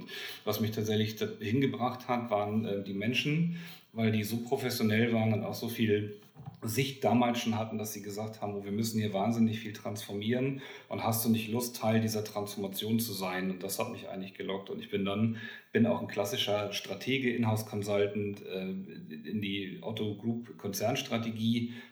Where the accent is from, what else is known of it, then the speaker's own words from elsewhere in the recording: Hamburg, Germany; born there; Also ich bin in Hamburg geboren, habe dann ein bisschen studiert